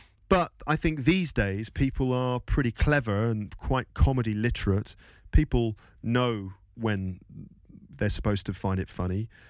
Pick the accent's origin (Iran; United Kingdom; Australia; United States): United Kingdom; I'm still British.